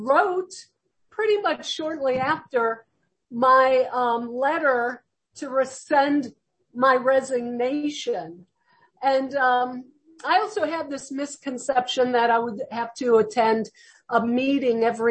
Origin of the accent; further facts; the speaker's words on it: Michigan, United States; I'm Native American, my tribe. I'm a tribal member of the Sault Ste. Marie, Michigan Ojibwe tribe.